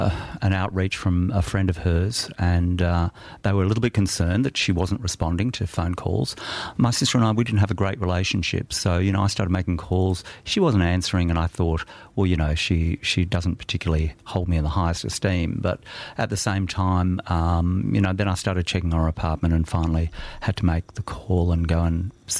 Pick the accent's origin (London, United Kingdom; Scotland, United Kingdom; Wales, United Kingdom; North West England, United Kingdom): North West England, United Kingdom; Blackburn; I was brought up in Blackburn.